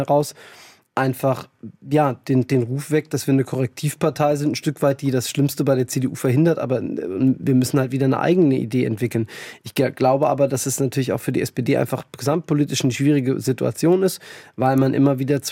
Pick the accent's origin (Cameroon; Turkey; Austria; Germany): Germany; Darmstadt, Hesse; bei uns zu Hause in Darmstadt und im Landkreis Darmstadt-Dieburg